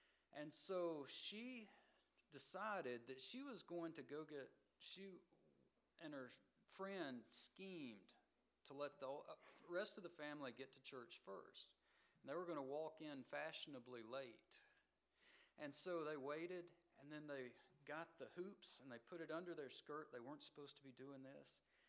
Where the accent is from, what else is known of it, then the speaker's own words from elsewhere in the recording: Georgia, United States; I remember growing up in Georgia, looking out over the fields with the terraces out front of my great aunt's farmhouse they lived in.